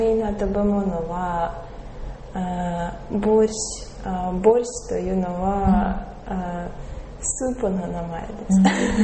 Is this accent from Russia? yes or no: yes; Vladivostok, Primorsky Krai, Russia; Japanese is a second language; now in Japan; はい、ロシア広い。私はウラジオストクの出身です。